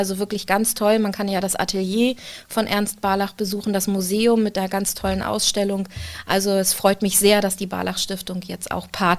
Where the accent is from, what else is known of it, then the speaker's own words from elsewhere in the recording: Rostock, Mecklenburg-Vorpommern, Germany; born there; ich bin ja in Rostock geboren und in Rostock ist die Zahl sieben eine ganz besondere.